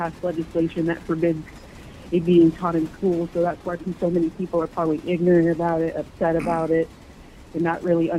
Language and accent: English; North Carolina, United States; I'm from North Carolina and grew up in the South